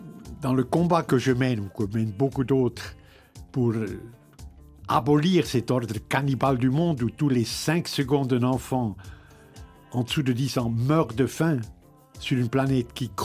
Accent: Bern, Switzerland; dans la région où j'ai grandi, aux Préalpes, dans les Préalpes bernoises

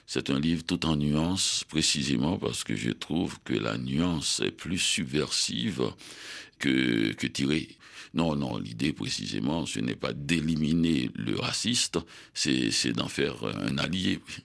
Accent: Haiti; now in North America; puisque je viens de la République d'Haïti, un pays qui était indépendant depuis plus de 200 ans, et je suis arrivé en 76 en Amérique du Nord.

